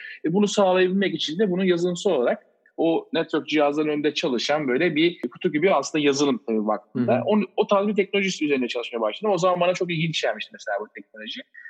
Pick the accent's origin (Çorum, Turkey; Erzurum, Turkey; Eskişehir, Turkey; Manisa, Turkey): Manisa, Turkey; 1987'de Manisa doğumluyum. Doğma büyüme Manisalıyım. Ailem de Manisalı iki taraftan da. İlkokul ve ortaokulu Manisa'da okudum.